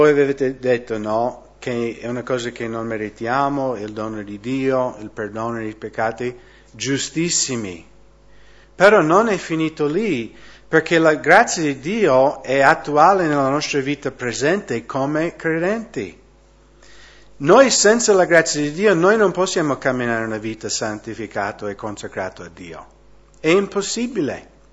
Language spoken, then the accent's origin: Italian; Washington, United States; nello stato di Washington, da dove vengo io